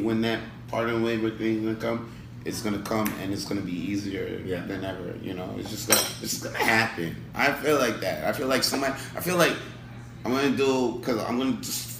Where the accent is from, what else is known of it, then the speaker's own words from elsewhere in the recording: New York, United States; moved away; also born or lived in Montreal, Canada; Yeah, I was born here in Montreal. Then I was raised in New York.